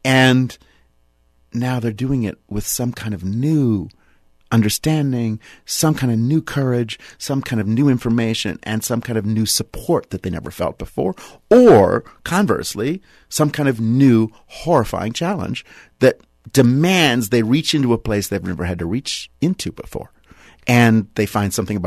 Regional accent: Pittsburgh, Pennsylvania, United States; And for me, the thrill was, you know, growing up in Pittsburgh, going to the Carnegie Museum

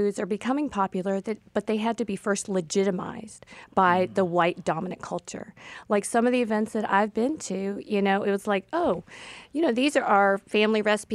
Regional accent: Atlanta, Georgia, United States; And so since I grew up in Atlanta, and it was a very different place back then with no Asian markets, and I was the only Asian face in school

